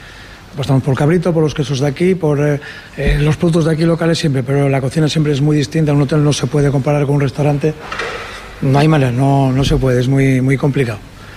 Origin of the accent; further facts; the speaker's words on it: Asturias, Spain; now in Fuerteventura, Spain; aquí yo, por ejemplo, soy del norte, soy asturiano, entonces ya llevo aquí muchos años